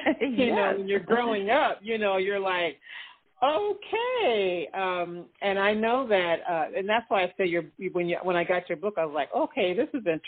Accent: Ohio, United States; I know growing up in Ohio, we grew up in a little small town in Ohio

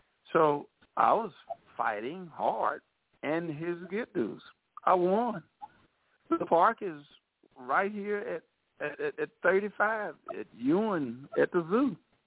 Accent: Dallas, Texas, United States; I grew up right here in Dallas. So I'm a native of Mills Place, the Projects, and South Dallas, Lakewood, Hamilton, and Oak Cliff, where I graduated from Roosevelt. I also went to St. Anthony in South Dallas.

